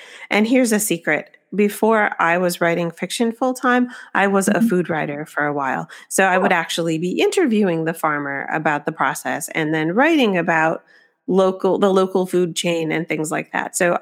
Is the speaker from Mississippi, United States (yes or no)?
no; Michigan, United States; also born or lived in New York City; I have now a series set in Michigan with Tanya, where I grew up. I grew up in Western Michigan. And I lived in New York City for 16 years